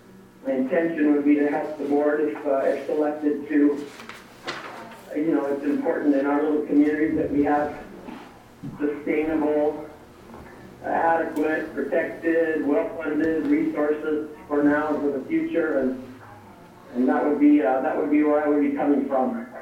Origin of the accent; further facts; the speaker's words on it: Mesa, Arizona, United States; also born or lived in Hong Kong / England / Germany; Born and raised in Mesa, I live in Mesa now